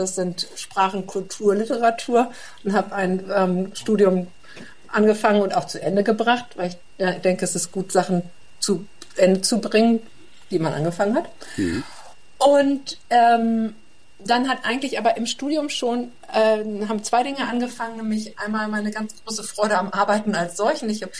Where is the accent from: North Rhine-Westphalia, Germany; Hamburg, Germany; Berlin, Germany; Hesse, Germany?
Hamburg, Germany; ich bin ja in Hamburg geboren und aufgewachsen und habe da auch gearbeitet länger.